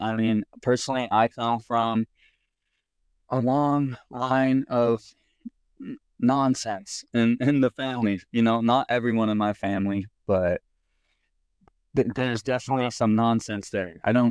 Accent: Washington, United States; I'm from Washington State, the West Side, the North Evergreen State, you know

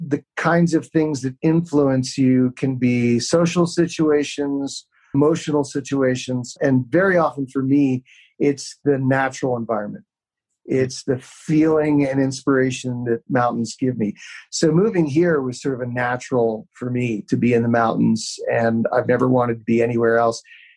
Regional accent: Pennsylvania, United States; now in Colorado, United States; I grew up outside of Philadelphia, played around Vermont and Maine a lot, New England, moved to Colorado in 1980, and haven't been back east since then.

